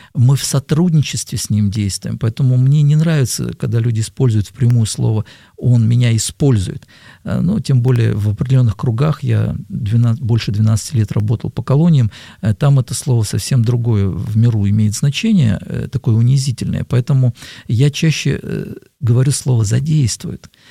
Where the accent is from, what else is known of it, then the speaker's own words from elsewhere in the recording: Moscow, Russia; Я москвич, и родился и вырос здесь